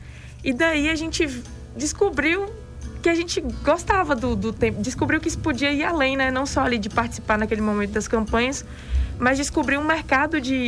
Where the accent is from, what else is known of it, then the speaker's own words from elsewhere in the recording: Guanambi, Bahia, Brazil; aqui de Guanambi.